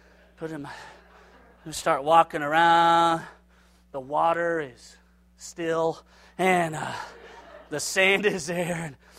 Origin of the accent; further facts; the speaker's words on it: Los Angeles, California, United States; I'm from Los Angeles, and I just wandered the streets of Michigan Avenue